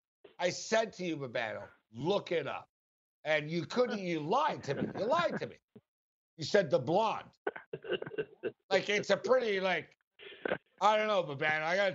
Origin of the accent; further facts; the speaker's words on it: Montreal, Quebec, Canada; born there; I haven't lived in Montreal in a long time, but I was born in Montreal